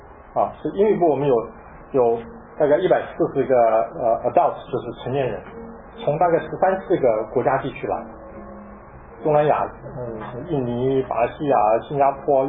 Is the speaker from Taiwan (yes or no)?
yes; Taiwan; now in United States; 我从小在台湾长大，那我是外省人，就叫外省人，因为我大部分同学都是本省人啊。那我就不会讲这个，那个时候还不会讲台湾话、闽南话